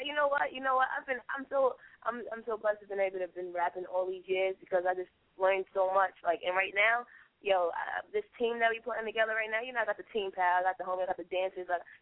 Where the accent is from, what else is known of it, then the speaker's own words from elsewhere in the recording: Harlem, New York, United States; Yo, homie, we're from Harlem. I don't know. It's a Harlem thing.